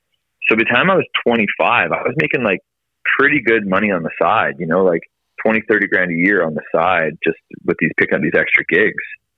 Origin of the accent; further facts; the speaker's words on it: Vancouver, British Columbia, Canada; also born or lived in Toronto; growing up in Vancouver, for example, like snow wasn't even really a thing. We barely had any snow in Vancouver ever. I didn't have to buy a proper winter jacket until I moved to Toronto.